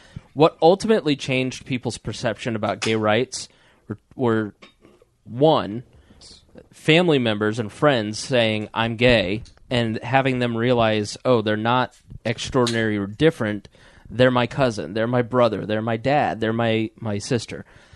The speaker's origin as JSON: {"language": "English", "town": "Indianapolis", "region": "Indiana", "country": "United States", "said": "the millennial generation, of which everyone on the podcast, we're all from Indianapolis, we're all, you know, around 30."}